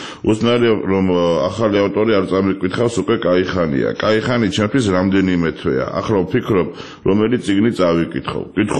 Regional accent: Tbilisi, Georgia; მაინც ვურთ თბილისზე ვსაუბრობთ. მე ძალიან მიყვარს ჩემი ქალაქი, დედამიწაზე ყველაზე ძვირფასი ადგილია. ჩემი ბავშვობის უბნები სოლოლაკი და ვერა განსაკუთრებით მიყვარს

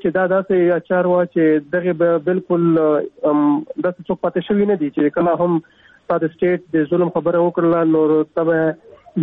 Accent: Khyber Pakhtunkhwa, Pakistan; او زه د جنوبي وزیرستان تعلق لرم

